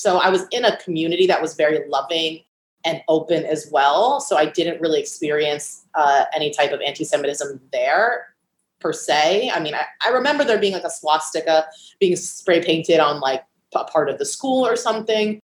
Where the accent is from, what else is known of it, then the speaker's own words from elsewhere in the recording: United States; now in New York City, United States; the first year I felt fear being Jewish American. And I also live in New York City.